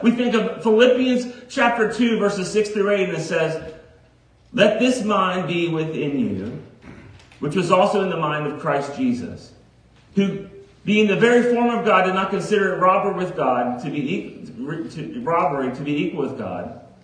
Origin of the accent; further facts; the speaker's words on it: Southern United States, United States; Because I'm from the South, and I love me some soul food.